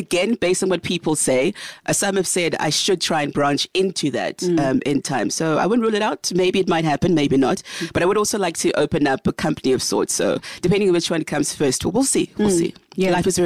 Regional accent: Ghana; Difficult because we're from Ghana and our parents had moved down this side.

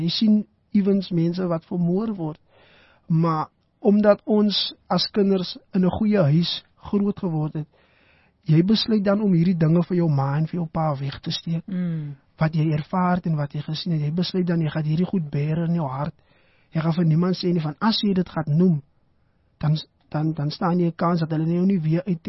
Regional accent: Western Cape, South Africa; soos ek groot geword het in Valapak, jy weet, en ek dink oor die skaap, die Kaapse Skiereiland, is daar bende aktiwiteite

